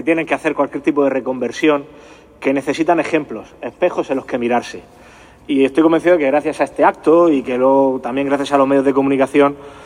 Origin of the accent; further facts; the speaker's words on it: Lorca, Region of Murcia, Spain; la mejor anfitriona posible en mi pueblo, en mi ciudad, en mi Lorca